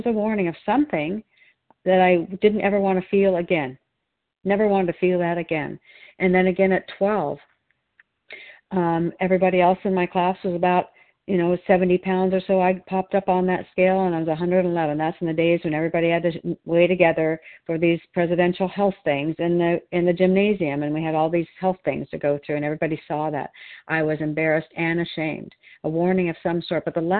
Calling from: Oregon, United States

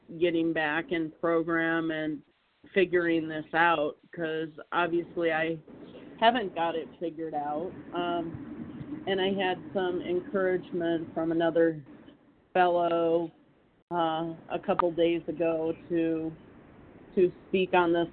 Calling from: Minnesota, United States; I'm calling from Minnesota.

